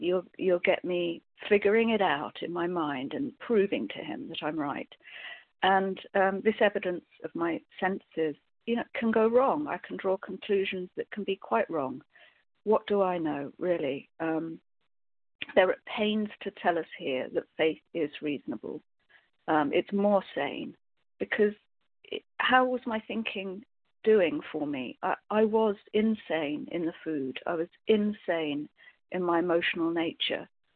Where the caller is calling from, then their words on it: Scotland, United Kingdom; I'm a recovered compulsive overeater in Scotland.